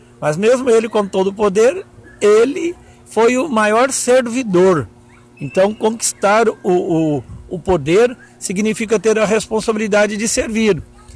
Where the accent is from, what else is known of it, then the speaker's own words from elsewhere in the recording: Urucânia, Minas Gerais, Brazil; Eu sou natural da cidade de Urucânia, que está na Zona da Mata, mas estudei Mariana, né, onde eu fiz 9 anos de estudo. E depois fui para Ouro Branco, onde é meu domicílio eleitoral. Ouro Branco está ali perto de Congonhas.